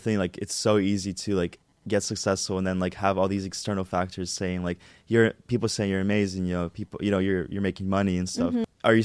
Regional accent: Moscow, Russia; So I feel like even you're from Pennsylvania, I'm from Moscow, like Logan, he's from Mississippi

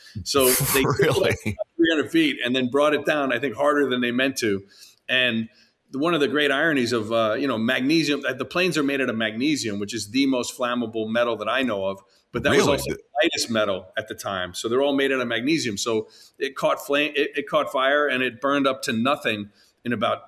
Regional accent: Long Island, New York, United States; now in Chicago, United States; No, I grew up in Long Island, New York.

